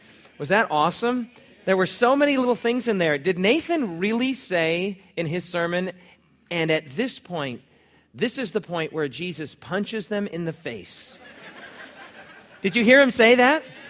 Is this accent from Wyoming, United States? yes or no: yes; Cheyenne, Wyoming, United States; born there; since I was born in Cheyenne, Wyoming, and born again in Laramie, Wyoming.